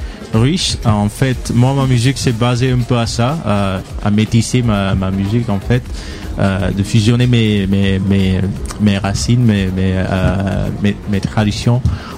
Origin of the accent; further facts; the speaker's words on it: Senegal; first language Mandinka; French is a second language; En fait, le Sénégal, la langue nationale, c'est le wolof. Mais moi, ma langue maternelle, c'est le mandingue.